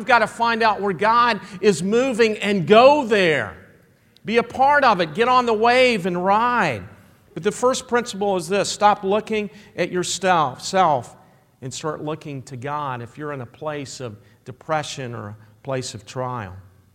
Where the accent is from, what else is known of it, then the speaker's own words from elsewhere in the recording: Southern United States, United States; I grew up in the South, and I love the blues.